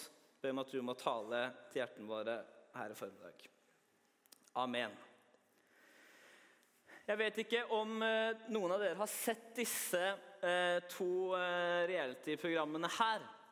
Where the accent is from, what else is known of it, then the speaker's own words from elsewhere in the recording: Eastern Norway, Norway; accent: Eastern Norwegian; når både Thomas og jeg snakker østlandsk, litt rask østlandsk.